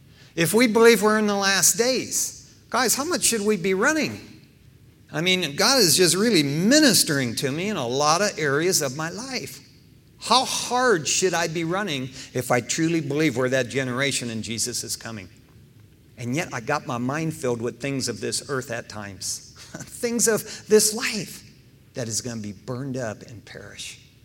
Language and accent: English; East Detroit, Michigan, United States; of course, I grew up in East Detroit, Michigan. And off of Detroit, there's a little island called Belle Isle.